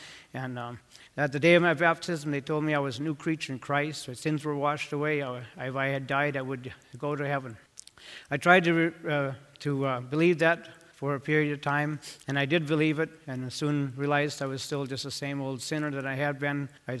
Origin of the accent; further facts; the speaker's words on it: Medford, Wisconsin, United States; also born or lived in Chautauqua, Wisconsin / Turtle Lake, Wisconsin; from Turtle Lake, Wisconsin, but I was born in Medford, Wisconsin, the oldest Old Order Amish community in the state of Wisconsin. Lived there till I was about 11 years old.